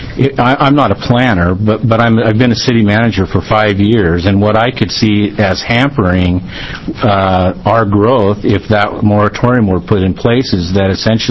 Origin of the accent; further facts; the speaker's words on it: Burns, Oregon, United States; I'm the city manager for the city of Prineville. I grew up in Burns, Oregon.